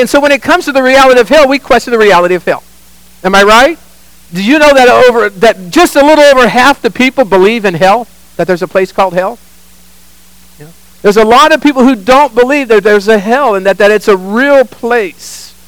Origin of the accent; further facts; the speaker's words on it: Sacramento, California, United States; I grew up in Sacramento